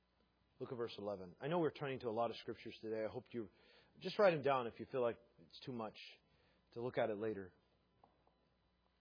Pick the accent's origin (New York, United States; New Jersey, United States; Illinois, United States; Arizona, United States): Illinois, United States; Chicago; now in Everett, United States; Which to me, I grew up in Chicago, so I'm like, oh, this is suburbs, man.